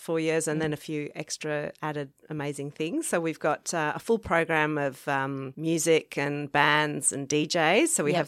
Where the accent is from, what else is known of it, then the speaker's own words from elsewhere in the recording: England, United Kingdom; I know as an English person, I've never gone to my consulate and registered as an English person here.